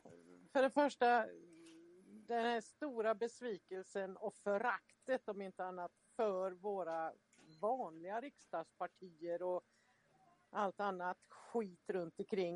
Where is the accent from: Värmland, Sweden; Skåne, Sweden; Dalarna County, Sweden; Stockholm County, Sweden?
Dalarna County, Sweden; also born or lived in Mölndal; jag är uppvuxen i Dalarna och känner att jag kommer från Dalarna. Men mina föräldrar var nere och svängde i Mölndal. Så att jag är född i Mölndal.